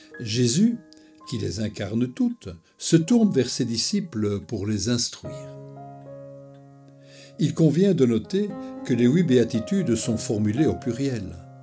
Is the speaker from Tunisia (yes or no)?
no; Belgium; Et chez nous en Belgique, il y a eu, et cela continue